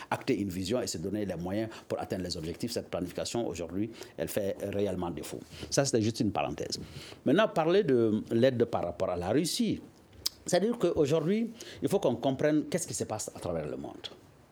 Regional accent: Mali; On n'est pas russophone, on n'est pas anglophone, on n'est pas francophone, on est malianophone, on est malien.

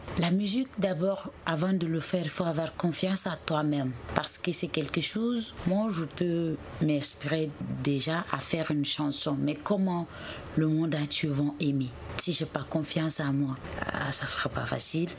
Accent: Wassoulou, Mali; Je viens de Wassolo. Je suis la fille

